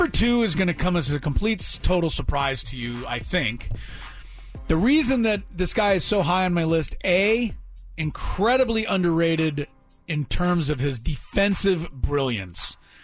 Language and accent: English; Los Angeles, California, United States; because I grew up in Los Angeles watching him in L.A.